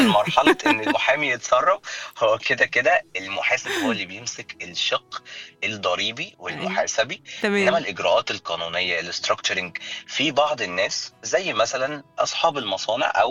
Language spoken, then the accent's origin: Arabic; Egypt; لان احنا عندنا في مصر احنا في وقت من الاوقات ممكن يطلع قرار